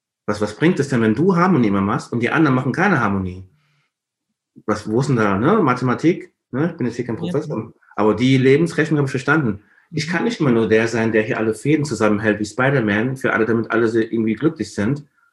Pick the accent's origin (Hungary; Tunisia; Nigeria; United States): Nigeria; Chi heißt bei uns in Ibo, also Nigeria, Gott.